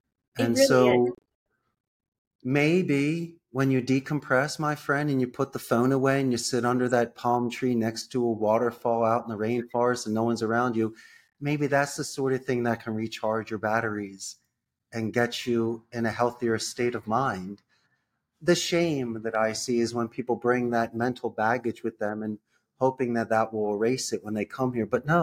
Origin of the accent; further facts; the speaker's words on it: Philadelphia, Pennsylvania, United States; I grew up in Philadelphia, so every wintertime I love seeing the KYW News radio, see if they're canceling school that day.